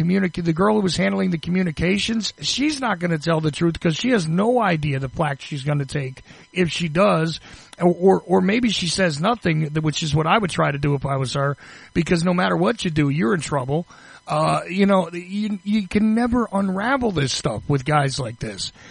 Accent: Northeast, United States; I mean, I'm from the Northeast.

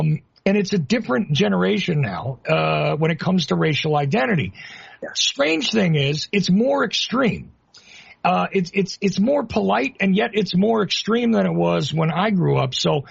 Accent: Northeast, United States; now in Georgia, United States; You can clearly tell, though I live in Georgia, I'm from the Northeast.

